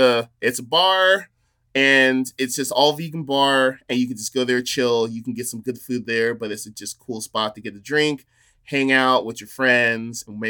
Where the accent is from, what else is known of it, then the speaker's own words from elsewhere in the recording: Chowchilla, California, United States; Growing up near Fresno, I lived in a group in a small town called Chowchilla. Very small, not a lot of people there. Our background's called Unique Way of Life.